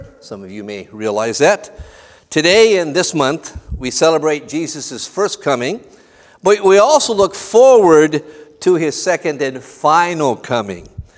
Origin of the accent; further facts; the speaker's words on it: California, United States; I grew up in Southern California